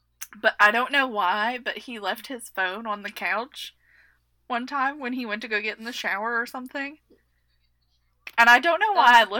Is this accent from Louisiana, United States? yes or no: no; West Virginia, United States; accent: West Virginia; My West Virginia accent